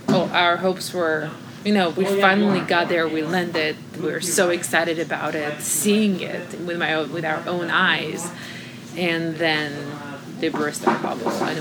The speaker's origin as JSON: {"language": "English", "country": "Israel", "tie": "born or raised there", "said": "Growing up in Israel, too, it's really complicated"}